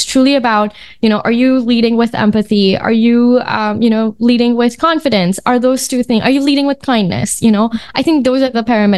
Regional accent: India; I mean, I grew up in India and we do have these conversations.

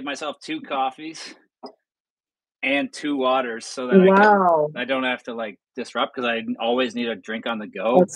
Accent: Canada; You know what? I'm Canadian, but I'm not a hockey guy.

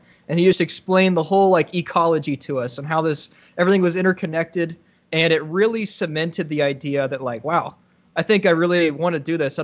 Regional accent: Tonganoxie, Kansas, United States; So I grew up in Tonganoxie, Kansas. I did not have the internet.

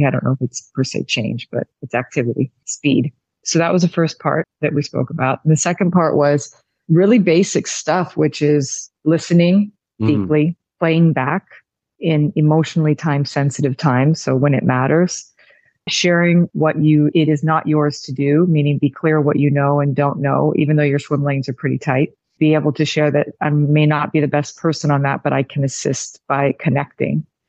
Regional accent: California, United States; now in Canada; When I first moved to Canada, I'm originally from California.

